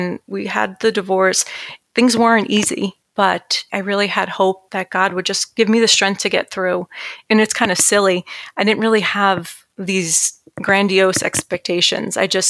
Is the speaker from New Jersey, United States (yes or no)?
yes; New Jersey, United States; now in Texas, United States; I moved from New Jersey. I'm from New Jersey originally, and I moved to Texas with my boyfriend at the time.